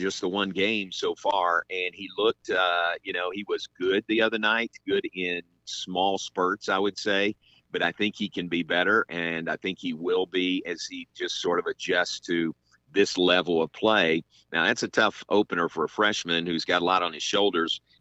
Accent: Danville, Kentucky, United States; And you guys don't know this, but I grew up in Danville, Kentucky, so 30 miles south of Lexington.

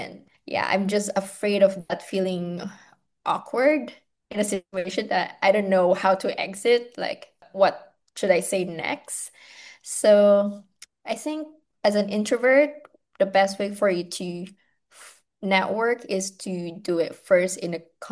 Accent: Philippines; Maybe that's me being Filipino, I don't know.

